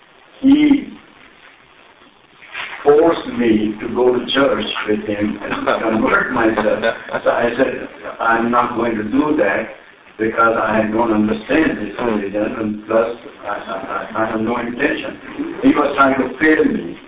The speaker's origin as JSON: {"language": "English", "country": "India", "tie": "born or raised there", "moved": "as an adult", "said": "In India."}